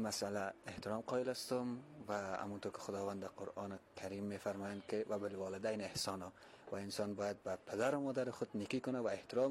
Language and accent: Persian; Kabul, Afghanistan; فرزند پدر ما هستیم از کابل